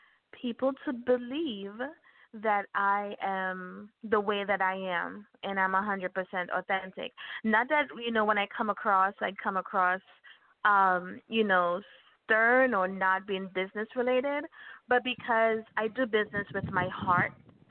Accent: Trinidad & Tobago; I'm originally from the island of Trinidad and Tobago, so you may hear my accent come out ever so often.

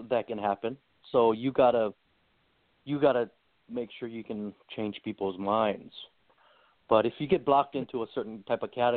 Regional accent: Hawaii, United States; So I'm Japanese Chinese, like fifth, sixth generation at least. You know, I grew up in Hawaii, so I don't speak really any other languages, but broken English.

